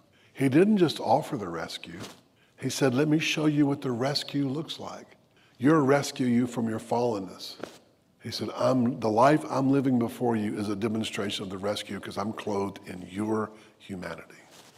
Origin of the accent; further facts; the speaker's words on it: Birmingham, Alabama, United States; When I first moved to Selma, I was an outsider from Birmingham.